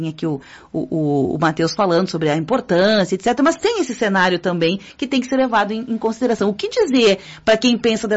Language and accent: Portuguese; Brazil; a gente tem que levar em consideração cenários nos quais a gente está inserido também enquanto brasileiro. No Brasil, a gente vive uma crise